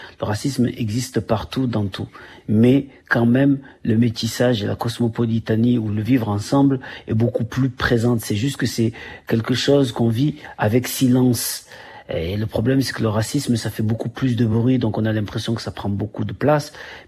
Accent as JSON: {"language": "French", "country": "Comoros", "said": "Moi, je suis comorien."}